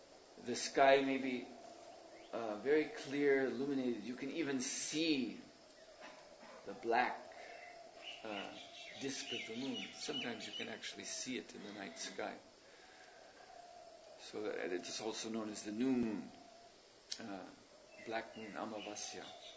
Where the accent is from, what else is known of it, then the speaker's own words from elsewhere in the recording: Detroit, Michigan, United States; I remember when I was growing up in Detroit in 1967, there was a Detroit riot.